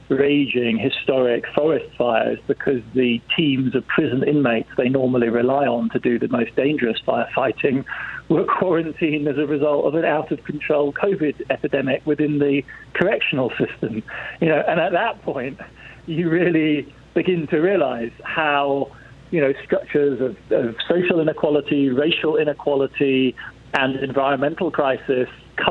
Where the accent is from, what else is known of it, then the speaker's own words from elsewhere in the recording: England, United Kingdom; accent: English; you can tell from my accent I'm born English